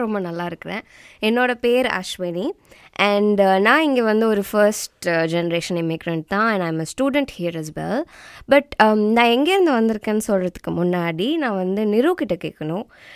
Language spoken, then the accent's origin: Tamil; Sri Lanka; நானும் ஸ்ரீலங்கன் தான்.